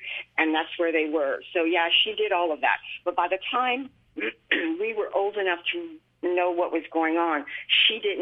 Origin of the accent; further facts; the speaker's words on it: Lafayette, Louisiana, United States; now in Mississauga, Canada; I now live in Canada, but I'm from Lafayette.